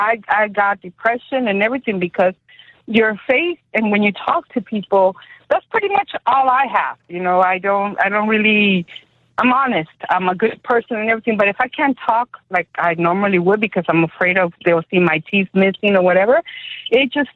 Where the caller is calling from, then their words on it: Decatur, Georgia, United States; I am calling you from Decatur, Georgia.